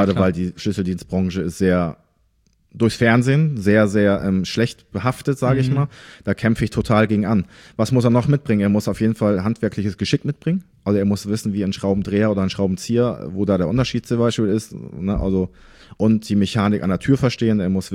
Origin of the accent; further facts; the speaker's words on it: Bremervörde, Lower Saxony, Germany; Aufgewachsen bin ich in Bremervörde im Landkreis Rothenburg-Wümme.